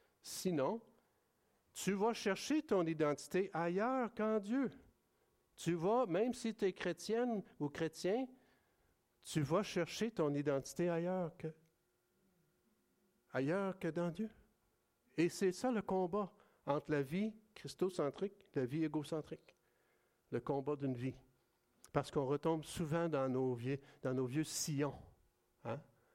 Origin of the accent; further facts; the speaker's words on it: Montreal, Quebec, Canada; moved away as an adult; Ah ben moi, je viens de Montréal, je suis ici depuis 31 ans, je travaille, je suis médecin, père de famille, quoi, j'aime faire du vélo, ben je suis chrétien aussi.